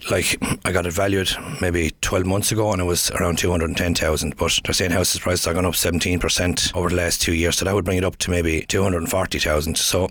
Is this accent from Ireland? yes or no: yes; Ballymacarbery, Munster, Ireland; now in Dungarvan, Ireland; I'm originally from Ballymacarbery. I played hurling with Fermor Water and football badly with the Nair.